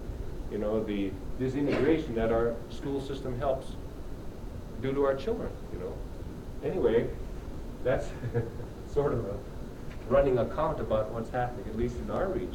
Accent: Kotzebue, Alaska, United States; because I'm from Kotzebue and they think I'm talking about our region

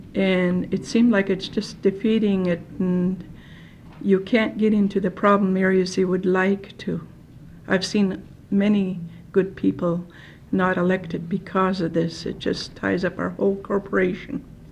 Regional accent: United States; pride to be an Indian. I, however, disagree with the way our corporations operate by state laws. Being Indian, it should be run our way.

